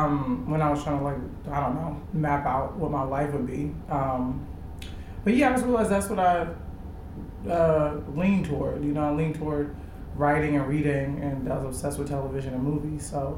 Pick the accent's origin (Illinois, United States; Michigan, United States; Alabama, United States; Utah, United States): Illinois, United States; Chicago; Yeah. You know, I think, Chicago is a big part of who I am.